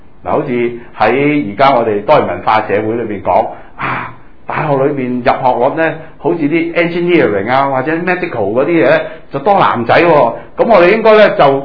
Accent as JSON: {"language": "Cantonese", "country": "China", "said": "咁我系黑色头发啦，即系我系中国人啦"}